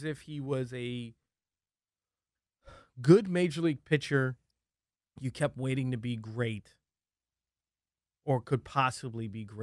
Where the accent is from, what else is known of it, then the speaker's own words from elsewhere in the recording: New York, United States; I'm from New York.